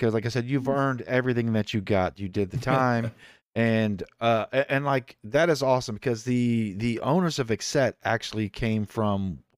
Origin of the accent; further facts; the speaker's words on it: Florida, United States; Man, I'm from Florida, dude. I wear flip-flops.